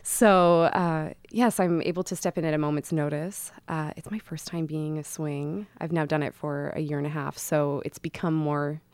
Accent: Vancouver, British Columbia, Canada; Well, I grew up in Vancouver, Canada

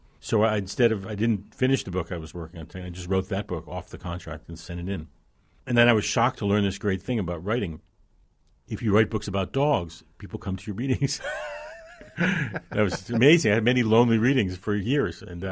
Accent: New Jersey, United States; I'm from New Jersey. And he said, well, is the cow menacing you? And I said, I don't know. In New Jersey, that would be an unusual thing.

